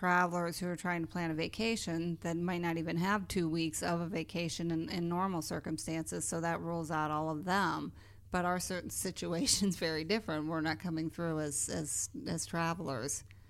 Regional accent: Edinburgh, Pennsylvania, United States; I'm from Edinburgh, Pennsylvania.

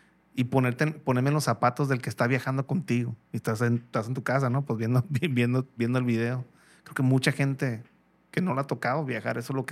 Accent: Mexico; yo soy mexicano, y hay cacerías aquí

